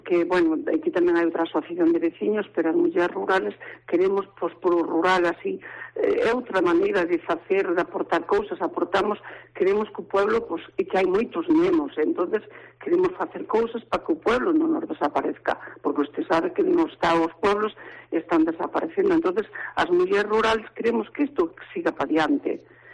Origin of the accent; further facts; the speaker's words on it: Arnuide, Galicia, Spain; O sea, pertenecemos al concello, pero somos de Arnuide.